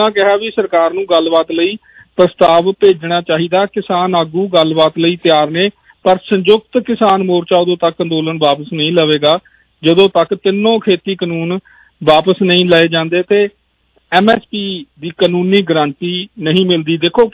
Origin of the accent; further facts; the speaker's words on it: Punjab, India; moved away; ਚਾਹੇ ਅਸੀਂ ਇੰਡੀਆ ਤੋਂ ਭਾਰਤ ਤੋਂ ਦੂਰ ਬੈਠੇ ਹਾਂ, ਪੰਜਾਬ ਤੋਂ ਦੂਰ ਬੈਠੇ ਹਾਂ